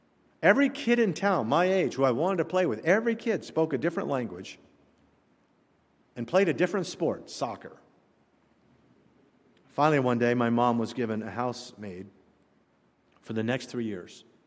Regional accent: Satellite Beach, Florida, United States; Now, then Dad was transferred back to the United States, Satellite Beach, Florida, and growing up in Florida, I lost it. I lost all of the fluency.

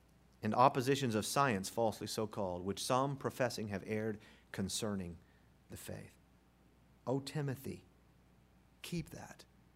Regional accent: Indiantown, Florida, United States; But one of the things I remember most about growing up in Indiantown were the guns.

